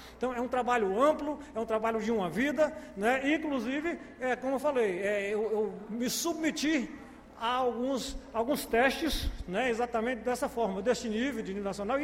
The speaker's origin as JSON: {"language": "Portuguese", "town": "Itambé", "region": "Bahia", "country": "Brazil", "lives_now": "Vitória da Conquista, Brazil", "said": "eu mesmo que vim da cidade de Itambé, né? Vizinho, já moro em Conquista há quase 50 anos, mas eu no início eu morava lá e estudava aqui e voltava."}